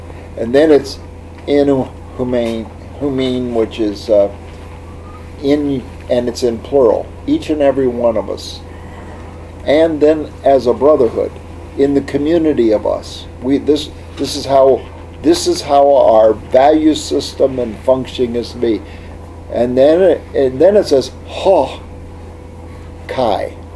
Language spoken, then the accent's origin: English; England, United Kingdom; The next word that the apostle wrote is hard to pronounce as an Englishman.